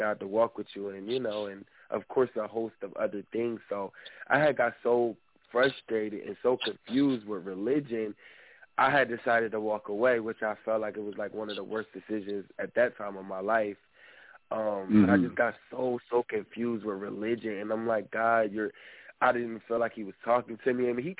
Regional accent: Trenton, New Jersey, United States; I'm actually from Trenton, New Jersey

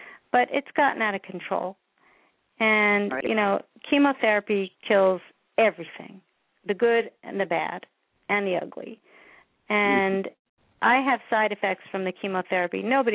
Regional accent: New York, United States; I grew up in New York, in the New York tri-state area, about 30 miles outside of Manhattan.

